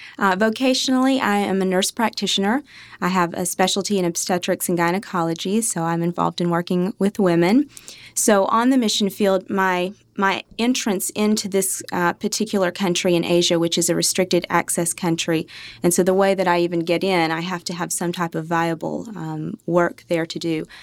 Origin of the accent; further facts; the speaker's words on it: United States; And I, you know, as an American, I know how good life can be.